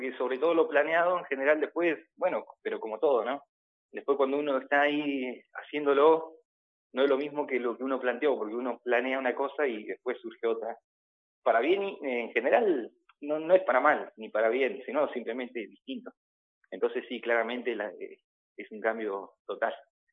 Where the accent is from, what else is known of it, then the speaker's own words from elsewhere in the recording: Ingeniero Jacobacci, Río Negro, Argentina; desde Buenos Aires hasta Jacobacci, que está ahí como un poco de donde soy, si es que soy de algún lugar.